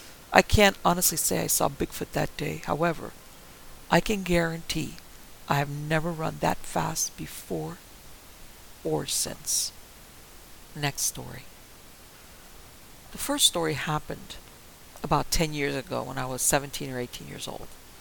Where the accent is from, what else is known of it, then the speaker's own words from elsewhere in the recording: Portland, Oregon, United States; I grew up around Portland, Oregon.